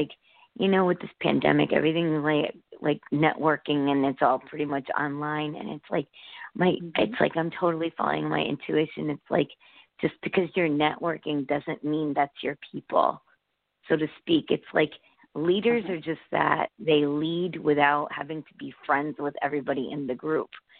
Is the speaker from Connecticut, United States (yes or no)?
yes; Connecticut, United States; Yeah. Connecticut.